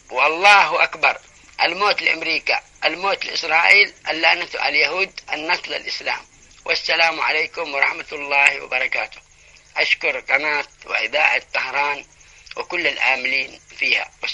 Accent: Yemen; نحن يمنيين ونحن أهل الإيمان والحكمة،

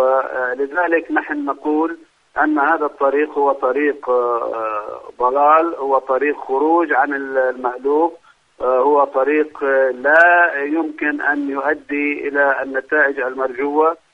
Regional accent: Palestine; نحن بالنسبة لنا كفلسطينيين خيارنا واضح تماما، ضد كل عمليات التطبيع.

